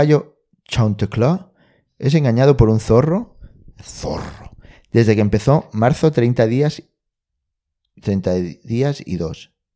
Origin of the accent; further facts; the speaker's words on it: Balearic Islands, Spain; pues somos mallorquín, entonces en tu cumple llevas una ensaimada